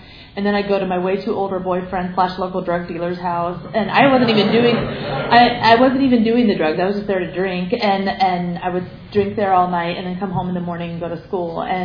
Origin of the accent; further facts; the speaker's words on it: Iowa, United States; And my mom and dad are both from North Carolina, and so I was raised in Iowa